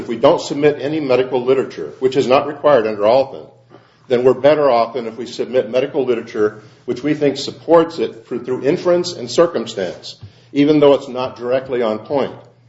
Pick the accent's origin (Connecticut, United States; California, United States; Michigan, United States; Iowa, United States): Iowa, United States; what I, growing up in Iowa, used to refer to as a case on all fours.